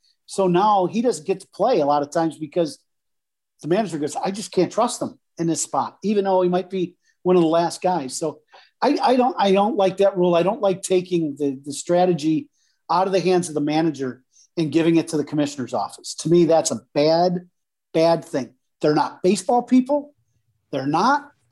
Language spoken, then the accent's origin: English; Chicago, Illinois, United States; With life in Chicago, I'm a Chicagoan, right?